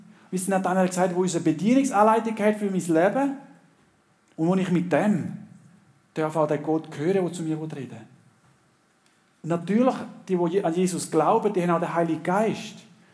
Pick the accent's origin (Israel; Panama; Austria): Panama; ich bin in Panama aufgewachsen